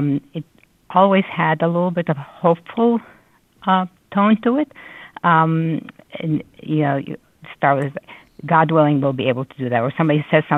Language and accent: English; Iraq; when I grew up in Iraq